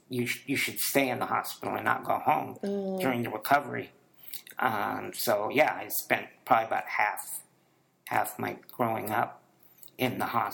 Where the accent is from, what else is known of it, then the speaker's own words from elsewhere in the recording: Spokane, Washington, United States; I was raised in Spokane, Washington.